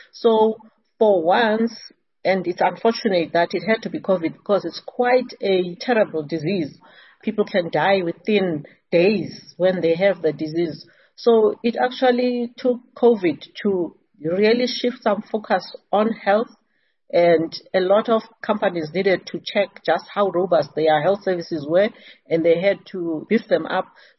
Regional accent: Eastern Cape, South Africa; I'm from the Eastern Cape, so the Eastern Cape has very poor health services.

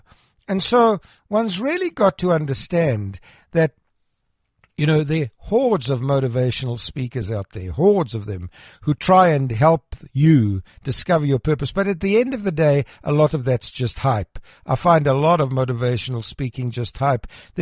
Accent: Krugersdorp, Gauteng, South Africa; born there; I was born in Krugersdorp.

